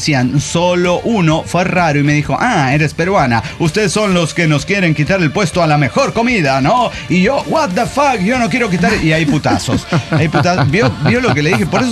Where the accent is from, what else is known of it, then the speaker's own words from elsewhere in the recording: Colombia; porque como buena colombiana me siento muy orgullosa de cantar el segundo himno más hermoso del mundo